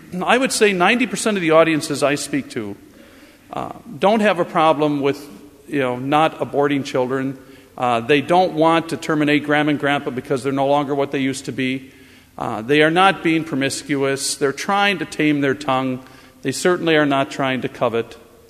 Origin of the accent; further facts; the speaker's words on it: Wisconsin, United States; I hated coming here because I grew up in Wisconsin, and they were making me come to Minnesota